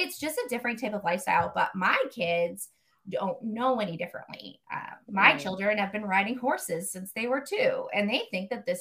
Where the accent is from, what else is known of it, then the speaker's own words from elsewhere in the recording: Boston, Massachusetts, United States; at 14, I'm traveling from Forest Hills on the Orange Line to Jackie's house in Alston on the Green Line, taking a bus and two trains to get to her house.